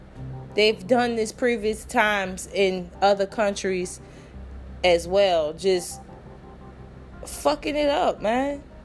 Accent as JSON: {"language": "English", "town": "New Orleans", "region": "Louisiana", "country": "United States", "lives_now": "Houston, United States", "said": "I'm from New Orleans, but I'm in Houston. Excuse me. I'm in Houston."}